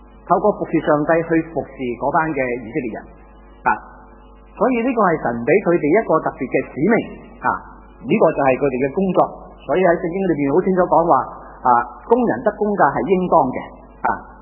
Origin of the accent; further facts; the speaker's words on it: China; 你发觉咧，我哋中国人做生意好叻噶吓